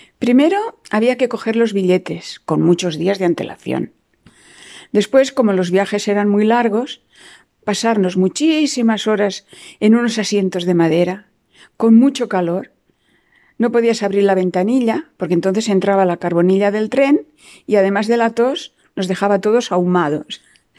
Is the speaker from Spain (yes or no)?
yes; Barcelona, Catalonia, Spain; tengo 72 años y soy de Barcelona. Cuando era pequeña habían en Barcelona tranvías, trolebuses, autobuses de un piso y de dos y el metro.